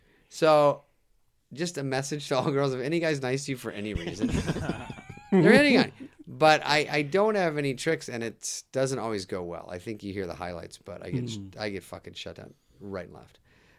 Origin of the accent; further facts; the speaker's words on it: Arizona, United States; Maybe that was Fred's. Fred's from Montana. I'm from Arizona.